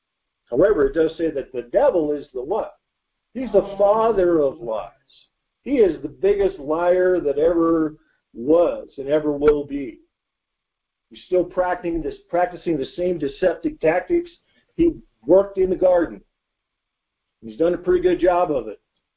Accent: Midwest, United States; This is, you know, look, I grew up in the Midwest.

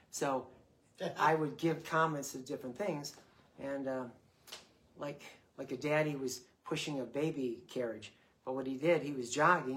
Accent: Buffalo, New York, United States; I mean, I'm from Buffalo, New York. In December, you make sure you have a bear rug wrapped around you.

